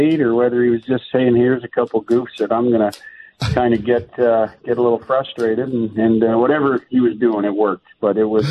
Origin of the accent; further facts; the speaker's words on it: Hornepayne, Ontario, Canada; I mean, I grew up in Horn Pain in Northern Ontario, so I was in a fishing boat before I probably could walk.